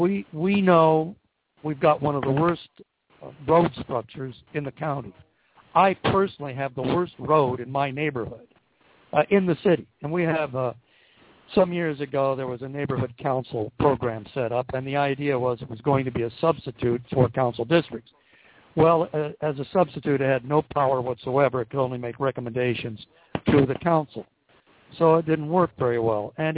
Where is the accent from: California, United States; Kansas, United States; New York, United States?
California, United States; Los Angeles; born there; now in Oxnard, United States; I was born in Los Angeles. I was used to council districts.